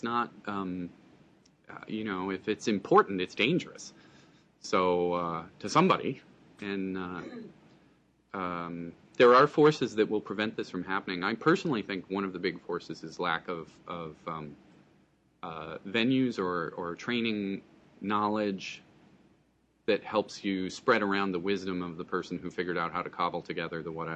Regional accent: Flint, Michigan, United States; And I grew up in Flint. Man, that's a place that needs some serious innovation

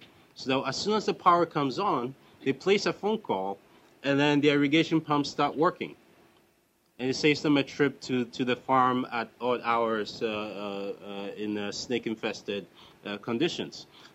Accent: Ghana; I'm from Ghana, and ever since I was a child, you have to go to the post office to check to see if you have mail.

